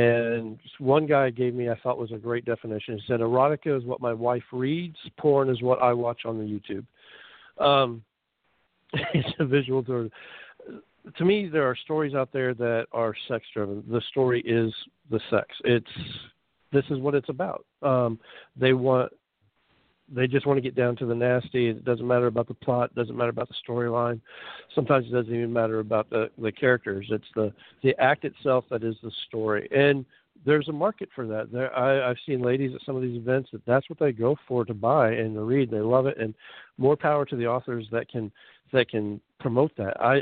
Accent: Melbourne, Florida, United States; the story takes place in the Atlantic in Melbourne, right here in my hometown.

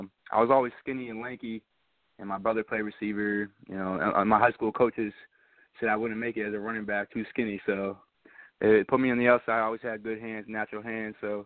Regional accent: New Hampshire, United States; I really like UNH as my home state, New Hampshire.

